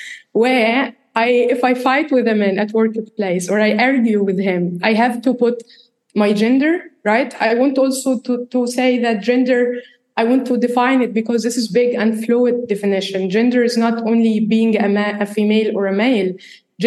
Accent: Egypt; And I come from Egypt, like the North Africa, where I belong to.

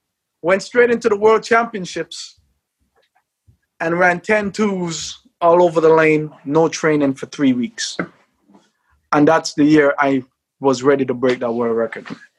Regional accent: Jamaica; I grew up in Jamaica. I mean, you know, the faith, we love things. I grew up with my grandma for many years as a child, when my mom was here building stuff for us.

